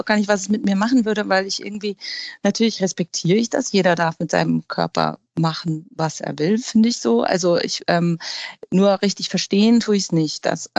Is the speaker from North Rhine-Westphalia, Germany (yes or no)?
no; Hamburg, Germany; dass Hamburg für mich grundsätzlich die wichtigste Stadt überhaupt ist und meine Heimat